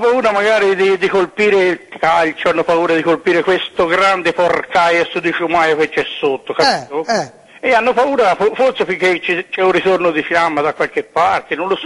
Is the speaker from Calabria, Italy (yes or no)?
no; Montale, Tuscany, Italy; Io sono di Montale, di Pistoia